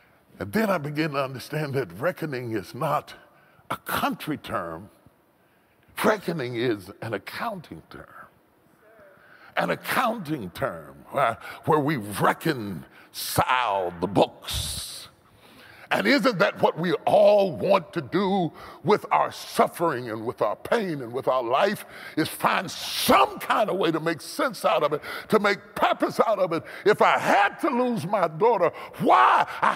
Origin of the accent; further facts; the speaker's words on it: West Virginia, United States; I grew up in West Virginia.